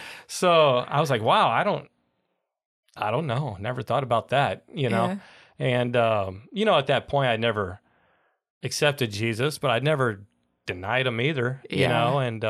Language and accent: English; Illinois, United States; moved away as an adult; also born or lived in New Jersey; now in Melbourne, United States; Yeah, I'm from Illinois originally.